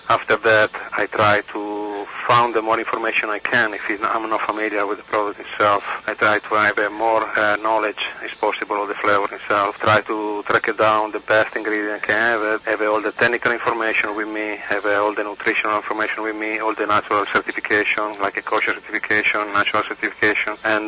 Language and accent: English; Turin, Piedmont, Italy; Yes, I'm from Torino, Italy.